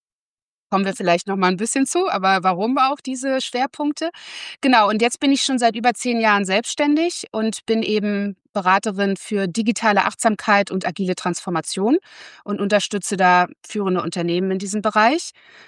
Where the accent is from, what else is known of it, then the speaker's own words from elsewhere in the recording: Berlin, Germany; born there; Ich bin Berlinerin gebürtig und bin seit ungefähr 20 Jahren berufstätig.